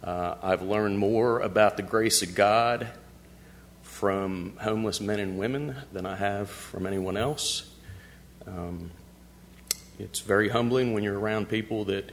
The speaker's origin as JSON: {"language": "English", "region": "New Jersey", "country": "United States", "tie": "born or raised there", "said": "I grew up in New Jersey outside of Philly."}